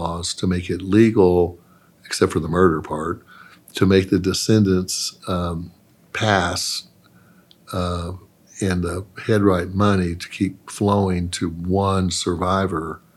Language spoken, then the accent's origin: English; Tulsa, Oklahoma, United States; But gosh, I was raised in Tulsa, 60 miles from here, and I didn't hear about it.